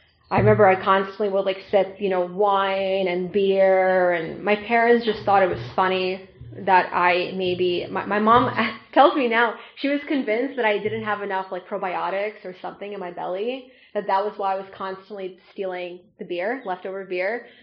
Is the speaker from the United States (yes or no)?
no; Russia; So growing up in Russia, I only knew two things